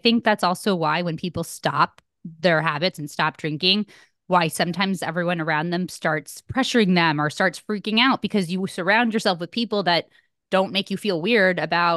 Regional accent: Connecticut, United States; where I grew up in Connecticut, like cocaine was huge.

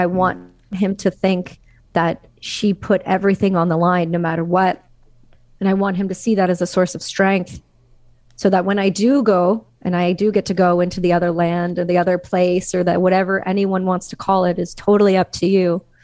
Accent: Canada; Our rights as Canadian citizens, my right as a Canadian citizen, my son's right as a Canadian citizen, my husband's right.

